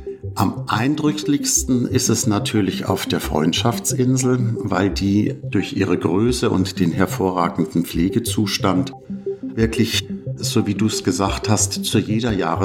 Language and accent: German; Bavaria, Germany; Nein, also ich komme ja aus Bayern